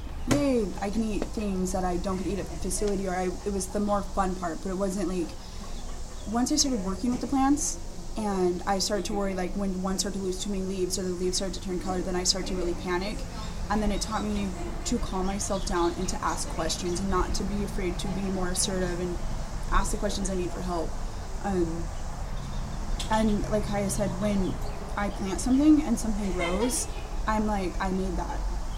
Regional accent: Hawaii, United States; Well, I'm from Maui, so when I go back to Maui

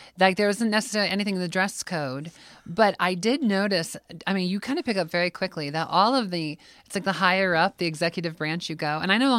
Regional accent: Columbus, Ohio, United States; also born or lived in New York / California; And I grew up in Columbus and went to New York and then to California and came back.

